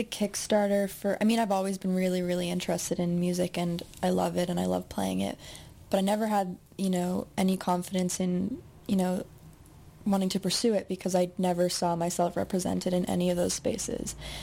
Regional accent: Coquitlam, British Columbia, Canada; So I grew up in Coquitlam and basically almost dropped out of high school and moved straight downtown

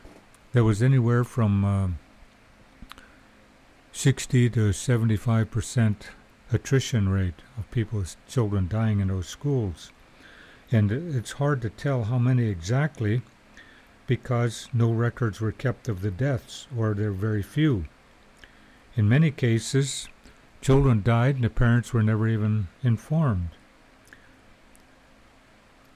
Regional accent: Alaska, United States; I was born and raised in Alaska, which is part of the United States, and also went to the boarding schools, well, day school, Indian day school in the village

